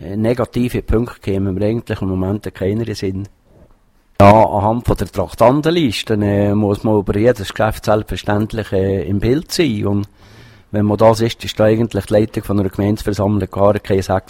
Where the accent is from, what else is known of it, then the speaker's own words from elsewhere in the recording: Wilderswil, Bern, Switzerland; Also aufgewachsen bin ich hier zu Wilderswil. Ich bin noch hier in die Schule gegangen.